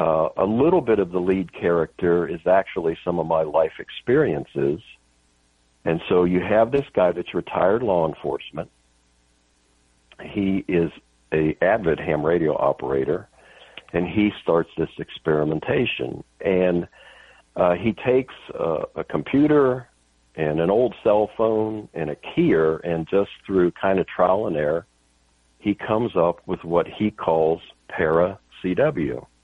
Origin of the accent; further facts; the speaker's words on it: Florida, United States; I'm actually from the Florida area, south of where you're currently living, and was there as a police officer with two different agencies for 15 years.